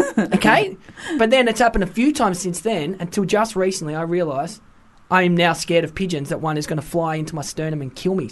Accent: Melbourne, Victoria, Australia; also born or lived in Wales; now in London, United Kingdom; And obviously I am from Melbourne. Well, I was born in Wales, but grew up in Melbourne. Only just moved here a few months ago.

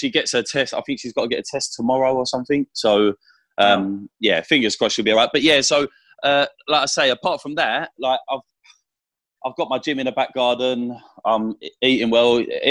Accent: South East England, United Kingdom; I'm from Kent, but most people think I sound like I'm from Essex. I think it's the London side of me, like. So it's just a little bit London Essex kind of thing.

